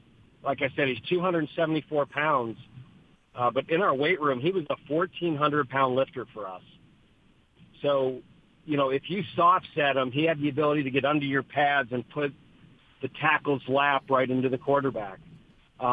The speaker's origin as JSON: {"language": "English", "region": "New York", "country": "United States", "tie": "born or raised there", "said": "I grew up in Western New York, and I had a little transistor radio that I'd listen to WGR as a kid and listen to the Sabres games."}